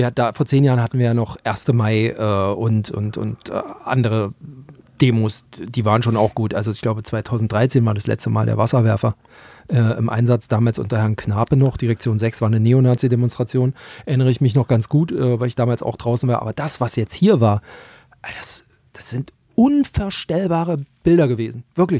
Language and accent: German; Magdeburg, Saxony-Anhalt, Germany; da ich ja noch in meiner Heimat war, in Magdeburg